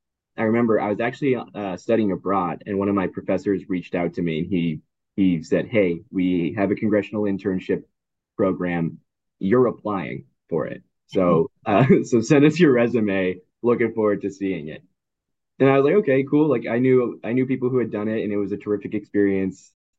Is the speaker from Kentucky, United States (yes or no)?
no; Randolph, Maine, United States; Yeah, so I grew up in Randolph, Maine. It's the sprawling metropolis, 2 square miles. I'm pretty sure it's the smallest town in Maine by area.